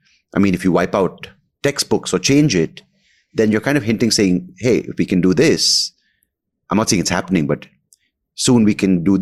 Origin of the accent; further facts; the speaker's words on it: Bangalore, Karnataka, India; I remember growing up in Bangalore, we didn't have so much of this